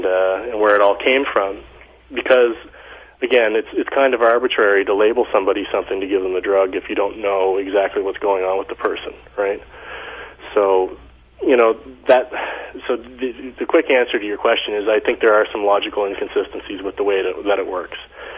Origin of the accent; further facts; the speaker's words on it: Canada; It comes with being a Canadian and paying tax in a certain province, right?